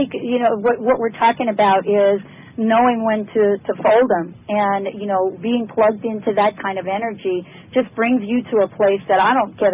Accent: New York, United States; I didn't, you know, I was raised in New York, and I looked for the signs

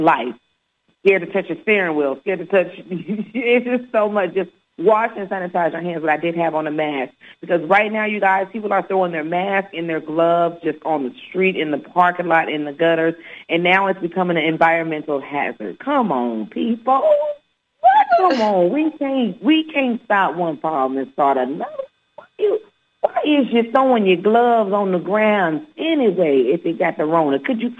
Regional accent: Decatur, Georgia, United States; I am from Georgia. I am originally a Georgia peach, honey, from Decatur.

